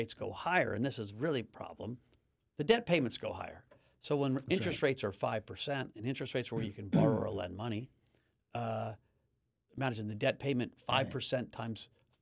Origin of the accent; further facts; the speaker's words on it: United States; Not great as an American. I wish it would turn around.